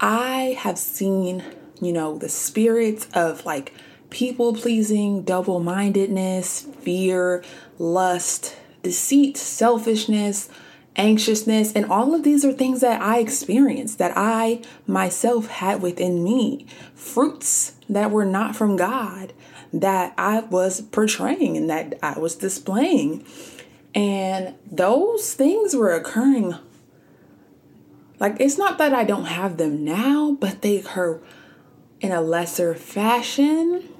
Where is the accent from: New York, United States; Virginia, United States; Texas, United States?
Texas, United States; also born or lived in Georgia; We moved from Georgia back to good old Texas, my home state, and it's just been an adjustment getting used to, you know, being back home